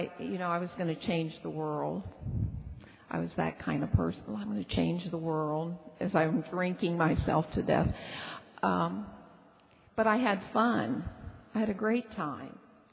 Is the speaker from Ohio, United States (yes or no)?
yes; Cincinnati, Ohio, United States; I grew up in Cincinnati, Ohio